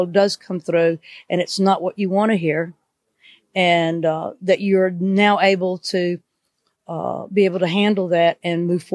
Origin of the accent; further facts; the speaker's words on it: the South, United States; I mean, I'm from the South. Okay. We're huggy people, you know